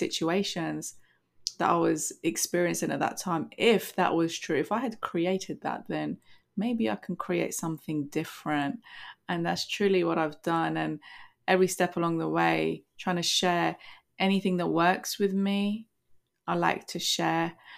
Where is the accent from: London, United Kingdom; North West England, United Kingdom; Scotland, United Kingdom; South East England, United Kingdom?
London, United Kingdom; also born or lived in Kurdistan, Iraq; now in United States; I was born in Kurdistan, Iraq. I was raised in London in the UK, and I now reside in the USA.